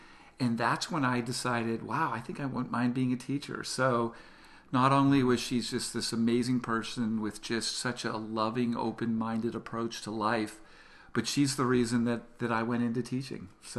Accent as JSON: {"language": "English", "town": "Orange County", "region": "California", "country": "United States", "tie": "born or raised there", "said": "I grew up in Orange County"}